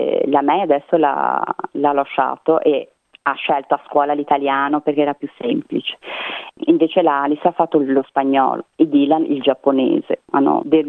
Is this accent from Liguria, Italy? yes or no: yes; Genoa, Liguria, Italy; accent: Genoese regional Italian; Sì, ho un forte accento, poi dico magari qualche parola, chiaramente un italiano regionale, no? Dico qualcosa delle mie, sicuramente uso delle parole che si usano più a Genova che non rispetto al resto d'Italia.